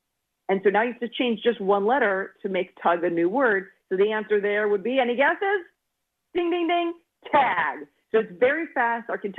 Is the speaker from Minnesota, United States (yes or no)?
yes; Hopkins, Minnesota, United States; I'm a Minnesotan through and through. Hopkins High, Royals go.